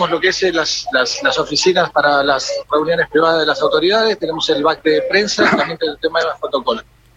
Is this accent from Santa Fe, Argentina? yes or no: no; Avellaneda, Buenos Aires Province, Argentina; born there; moved away; Hasta la médula.